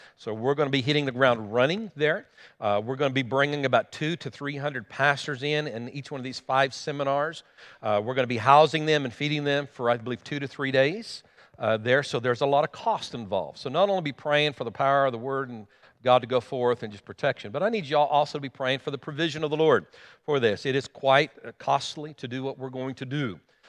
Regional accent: Guymon, Oklahoma, United States; now in Enid, United States; Tammy and I, we actually live in Enid, Oklahoma, and pastor World Harvest Church, but we grew up right here in Guymon, Oklahoma.

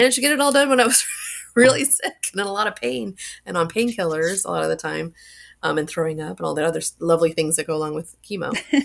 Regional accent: Florida, United States; When I grew up in South Florida, so I assumed everyone flew through Atlanta to go anywhere because that's what we always did.

